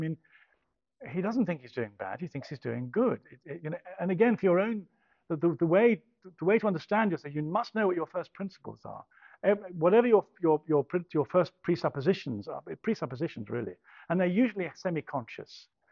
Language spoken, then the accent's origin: English; England, United Kingdom; I'm English.